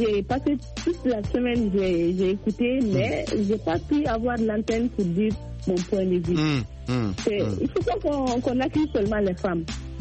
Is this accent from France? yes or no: no; Mali; Mais c'est plus là chez nous au Mali